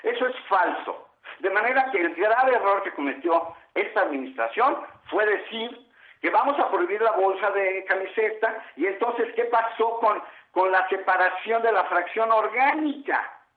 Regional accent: Mexico City, Mexico; Esos son los capitalinos, o bueno, somos los capitalinos. Y eso somos los mexicanos, no estamos educados.

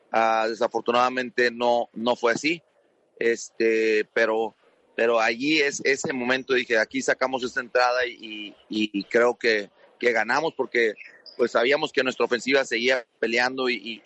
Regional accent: Mexico; le di las gracias como mexicano.

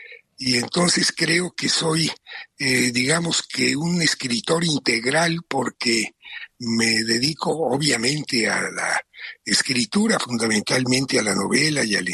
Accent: Mexico; Soy el séptimo mexicano que obtiene este galardón

